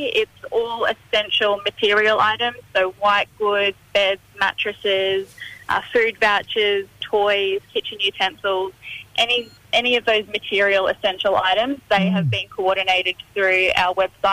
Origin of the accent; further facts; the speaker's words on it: Brisbane, Queensland, Australia; So I'm a Birragubba woman, but I was born and raised here down in Brisbane.